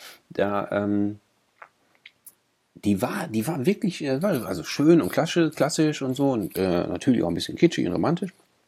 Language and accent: German; Essen, North Rhine-Westphalia, Germany; ich bin in Essen-Krai groß geworden. Und Krai hat nur echt nicht. Hat er auch keinen guten Ruf, ne? Ist echt eigentlich ganz schön, aber auch ein hartes Pflaster. Und ich bin da zur Grundschule gegangen